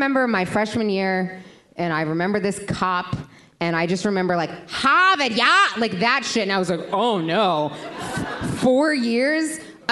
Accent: United States; I'm from the United States of America.

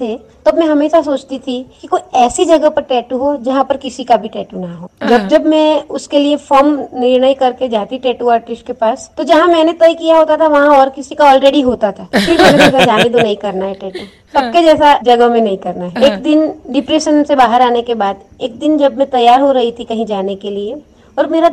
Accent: Gujarat, India; moved away as an adult; now in Pune, India; मेरा जन्म और पूरा स्टडी गुजरात में हुआ, उसके बाद आज से 23 इयर्स पहले हम लोग पुणे में शिफ्ट हुए थे, यहाँ मेरी जॉब है।

